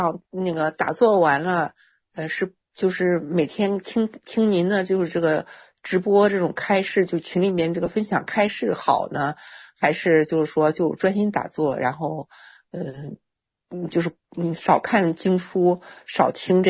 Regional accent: Zhengzhou, Henan, China; 郑州的。

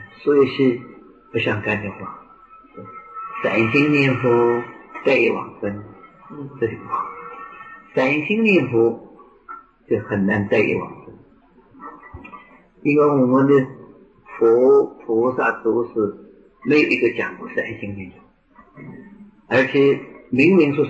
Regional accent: Zhenjiang, Jiangsu, China; 我小时候在镇江的。

